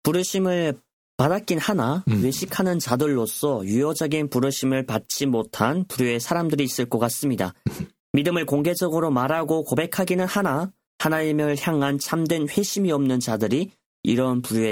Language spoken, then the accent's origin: Korean; North Korea; 저희 고향에 있는 조선 땅에도